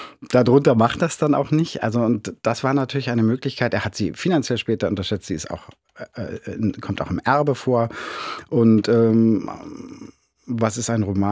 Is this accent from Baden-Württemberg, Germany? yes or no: no; Schwerin, Mecklenburg-Vorpommern, Germany; Also in meiner Heimatstadt Schwerin